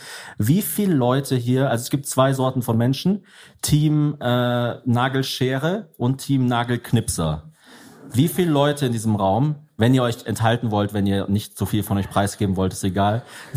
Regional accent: Germany; ich bin Deutscher, keine Ahnung. Schinken ist das einzige Wort, was ich verstehe.

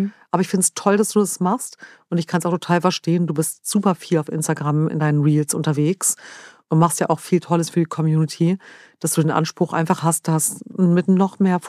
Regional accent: Lower Saxony, Germany; born or raised there

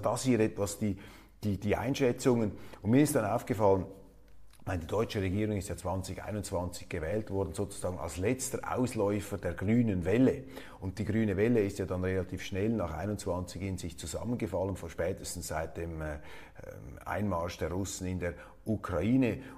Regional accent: Switzerland; Und als Schweizer kann man da einfach nur die Stirn runzeln.

